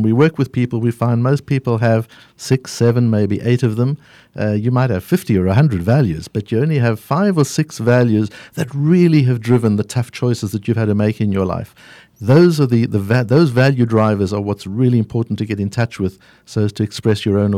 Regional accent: South Africa; moved away as an adult; now in United States; I grew up in South Africa and studied around the world, but only emigrated to the United States in 1997 when we brought the consulting business over here at that time.

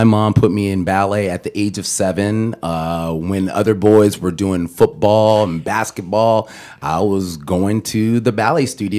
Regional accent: Tucson, Arizona, United States; I moved back here from Washington, D.C. to take care of my father. And as I was looking around in the area that I was born and raised in, South Park, Tucson

